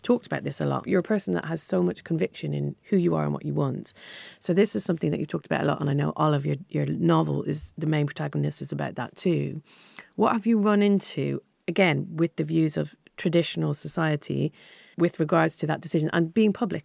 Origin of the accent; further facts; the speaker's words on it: Ireland; but when I was younger growing up in Ireland